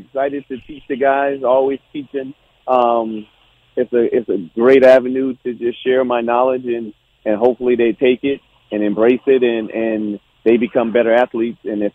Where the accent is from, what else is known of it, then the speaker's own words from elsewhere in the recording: New Jersey, United States; I like the bricks in the city because I'm from Jersey.